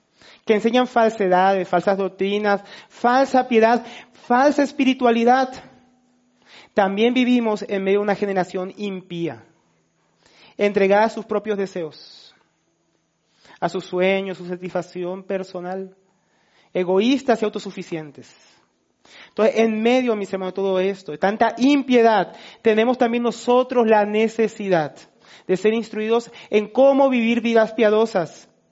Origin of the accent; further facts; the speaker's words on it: Bogotá, Bogotá D.C., Colombia; Hoy la mayoría de nosotros somos citadinos, ¿no? Los que venimos de Bogotá